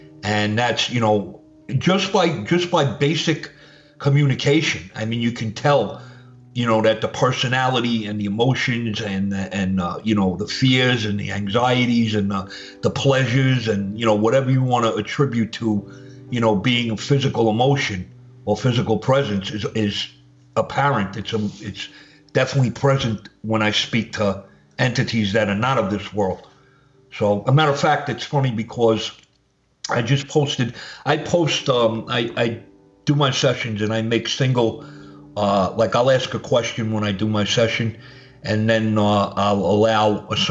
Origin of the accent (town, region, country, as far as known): Brooklyn, New York, United States; born or raised there; accent: Brooklyn